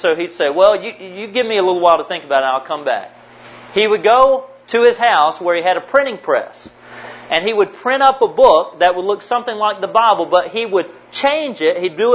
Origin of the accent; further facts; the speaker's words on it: North Carolina, United States; And that's a pretty big statement because I'm from North Carolina. I was born and bred where Pepsi comes from.